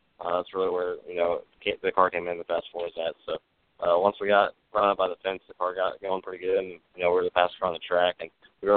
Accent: Indiana, United States; So, yeah, I grew up in Indiana, and, that's the hub for non-wing and sprint car racing.

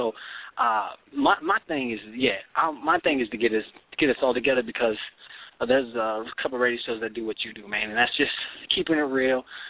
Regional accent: Florida, United States; now in Virginia, United States; I'm out here in Virginia right now, man.

